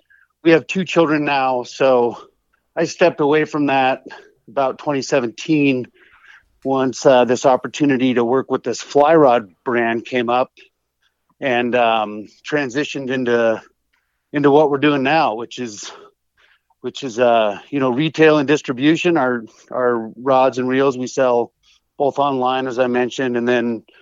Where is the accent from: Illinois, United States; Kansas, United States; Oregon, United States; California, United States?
Oregon, United States; now in Montana, United States; I'm a lifelong hunter. I grew up in Oregon. My dad was an avid hunter. We hunted elk every year.